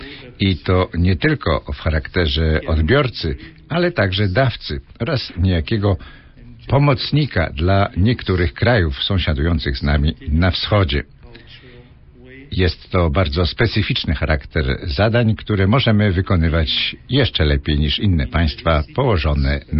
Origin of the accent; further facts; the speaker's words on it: Lithuania; Niech wrócę w mojej wypowiedzi do czasów, kiedy tu na Litwie dorastałem.